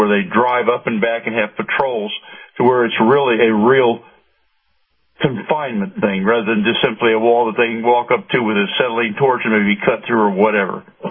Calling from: Clearwater, Florida, United States; from Clearwater, Florida.

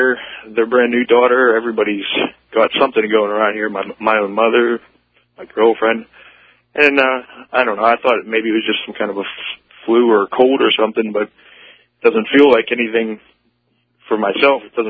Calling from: Pittsburgh, Pennsylvania, United States; I'm up in Pittsburgh.

